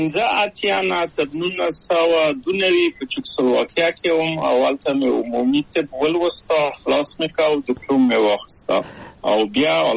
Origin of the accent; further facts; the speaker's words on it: Kabul, Afghanistan; moved away as an adult; زه له کابل په یو دولتي بورس چکسلواکیا ته راغلم